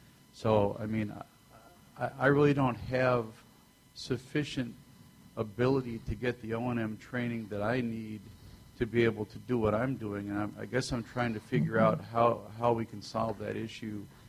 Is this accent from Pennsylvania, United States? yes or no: no; Tinley Park, Illinois, United States; I'm from Tinley Park.